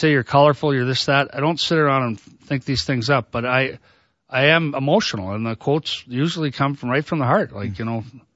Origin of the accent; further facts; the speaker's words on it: Ireland; I said, Brendan, we're Irish.